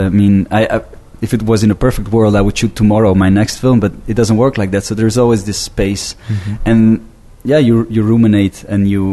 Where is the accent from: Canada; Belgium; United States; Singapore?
Belgium; I'm from Belgium